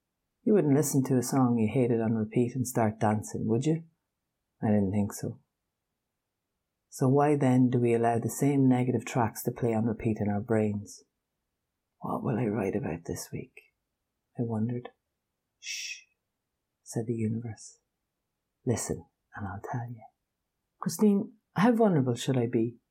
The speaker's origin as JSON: {"language": "English", "country": "Ireland", "tie": "born or raised there", "said": "a village a bit out the road from my hometown in Ireland"}